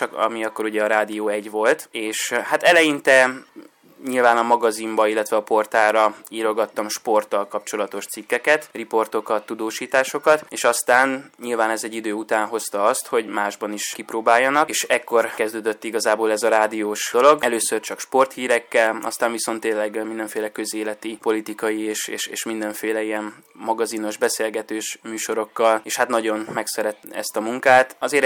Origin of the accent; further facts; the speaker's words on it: Heréd, Heves, Hungary; Nem Egerben nőttem fel. Valójában én egy kis faluból származom, egy 60 melletti 2000 fős kis település, aminek az a neve, hogy Heréd.